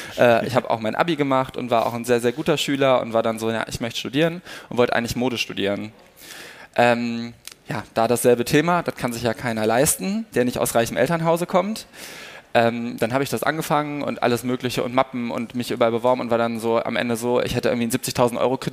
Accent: North Rhine-Westphalia, Germany; now in Berlin, Germany; Also in NRW, wo ich herkomme, ist es mehr. Ich bin aber hier nach Berlin gezogen, habe dann hier die Ausbildung gemacht.

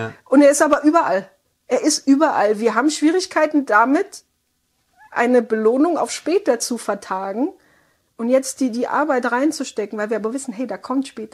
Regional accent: Baden-Württemberg, Germany; ich komme aus dem Südwesten, Schwabenland, das gelobte Land, Grüße nach Hause.

